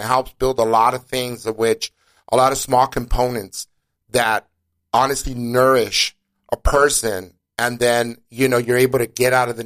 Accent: Lincoln Heights, United States; I grew up in a neighboring city in Lincoln Heights.

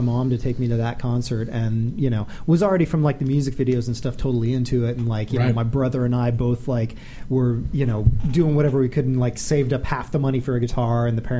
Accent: Milwaukee, Wisconsin, United States; So grew up Milwaukee. Well, born in Milwaukee, Wisconsin, right? Home of Summerfest

